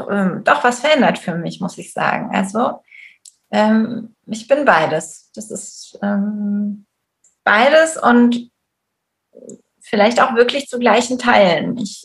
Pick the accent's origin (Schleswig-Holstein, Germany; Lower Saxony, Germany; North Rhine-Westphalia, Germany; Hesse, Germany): Hesse, Germany; Friedberg; born there; Ich bin in Friedberg geboren, bei Frankfurt am Main. Meine Eltern sind beide Griechen und haben sich in Deutschland kennengelernt und haben beide in Frankfurt gelebt.